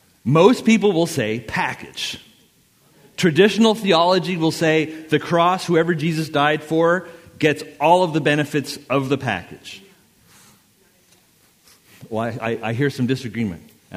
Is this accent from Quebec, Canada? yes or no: yes; Montreal, Quebec, Canada; I'm from Montreal, Quebec, Canada.